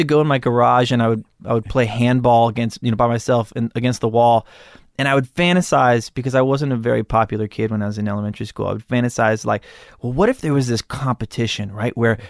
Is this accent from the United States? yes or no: yes; Malibu, California, United States; It's one of the things that I would attribute to growing up in Malibu.